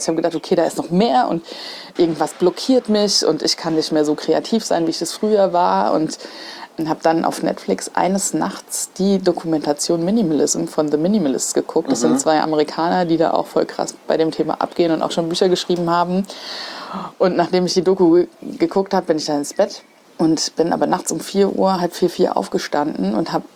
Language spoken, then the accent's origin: German; Mainz-Kostheim, Hesse, Germany; Ich komme tatsächlich hier aus Mainz. Also ich bin echt Mainzer Mädchen und ich bin in Kostheim groß geworden tatsächlich. Bin aber hier in Mainz geboren, bin hier zur Schule gegangen, habe hier Abi gemacht und studiert.